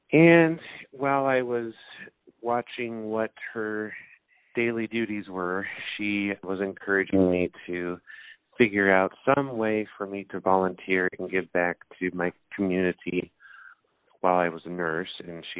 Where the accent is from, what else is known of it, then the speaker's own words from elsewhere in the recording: California, United States; I was born and raised out in California, quite involved with Special Olympics out there.